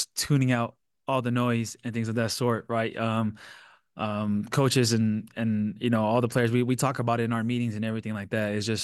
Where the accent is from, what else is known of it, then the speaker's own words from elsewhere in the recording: California, United States; But I grew up in Southern California. I was more of a UCLA and USC.